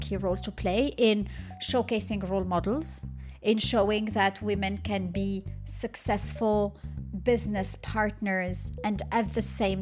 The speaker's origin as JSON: {"language": "English", "country": "Morocco", "said": "Morocco, my home country, comes at 136"}